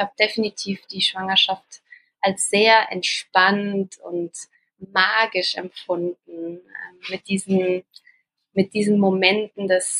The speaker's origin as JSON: {"language": "German", "country": "Germany", "moved": "yes", "lives_now": "Switzerland", "said": "ich bin ja ursprünglich Deutsche, aber lebe schon seit über 15 Jahren in der Schweiz, da ist so meine Homebase in Europa."}